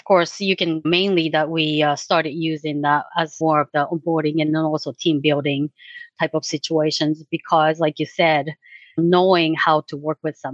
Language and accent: English; Japan; moved away as an adult; now in Florida, United States; I was born and raised in Japan, but came to the United States when I was 25 years old and never left. I live in Florida